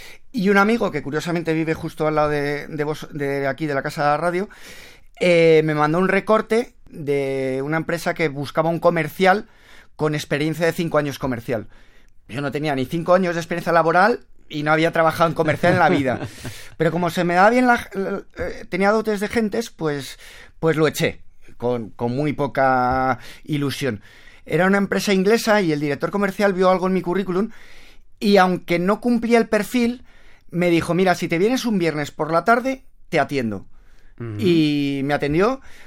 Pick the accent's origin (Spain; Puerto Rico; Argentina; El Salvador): Spain; Madrid, Community of Madrid; A ver, yo crecí aquí en Madrid.